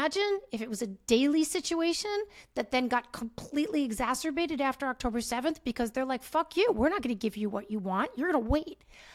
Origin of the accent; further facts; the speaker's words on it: United States; I'm American. I had a passport. I had an Israeli press card.